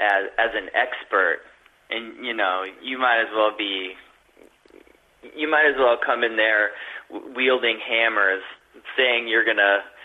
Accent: Lincoln, Nebraska, United States; And then I was born in Nebraska because they went to a religious college there. They were in a religious college, and then they went to the University of Nebraska. And then I grew up in the basement of a house in Lincoln, Nebraska.

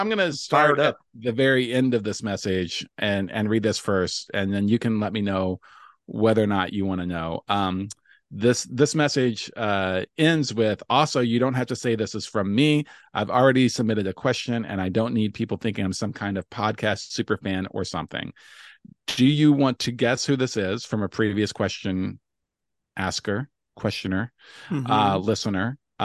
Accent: Louisville, Kentucky, United States; I am headlining the Planet of the Tapes in my hometown, Louisville, Kentucky.

